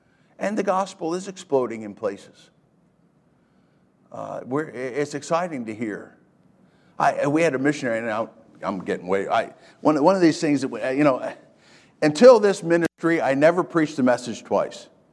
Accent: Pennsylvania, United States; I'm from Eastern Pennsylvania. I'm an only child.

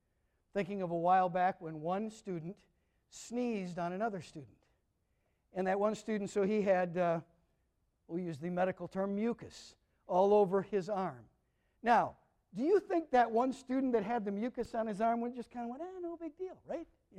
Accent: Minnesota, United States; where I grew up in Minnesota, if you went out into any kind of unmaintained field, there would be cockle burrs.

